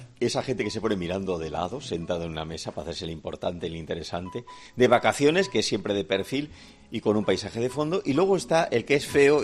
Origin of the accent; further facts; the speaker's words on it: Bilbao, Basque Country, Spain; va a actuar en Bilbao, en mi tierra